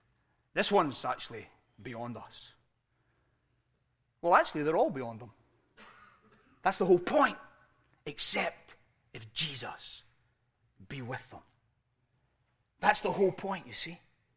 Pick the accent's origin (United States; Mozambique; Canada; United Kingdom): United Kingdom; Scotland; As a Scotsman, we like to have value for money, right?